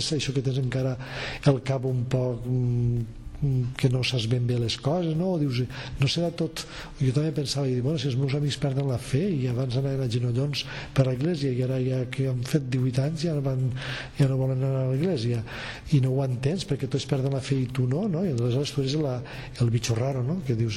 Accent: Vila-real, Valencian Community, Spain; Allà on jo soc de Vila-real, tot el País Valencià no hi ha cap monestir.

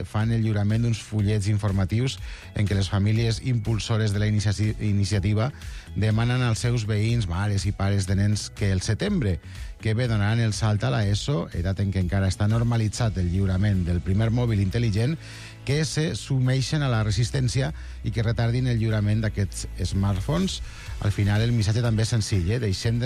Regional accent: Castelló de la Plana, Valencian Community, Spain; Bueno, però que jo sóc de Castelló, jo aquestes coses no les faig.

